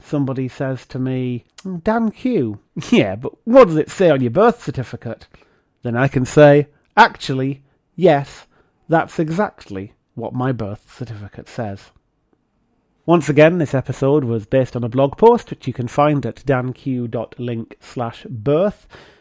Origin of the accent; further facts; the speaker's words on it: Scotland, United Kingdom; born there; I was born in Scotland